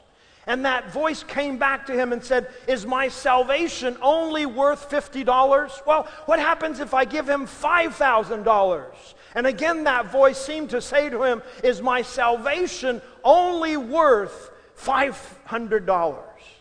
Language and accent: English; Taiwan; my family to be able to speak Hokkien way, or I should say Taiwan way, because I was born and raised in Taiwan.